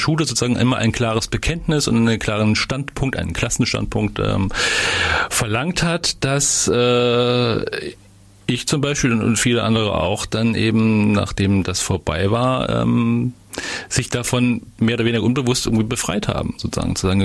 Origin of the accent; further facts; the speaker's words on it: Eisenach, Thuringia, Germany; Ich komme aus Eisenach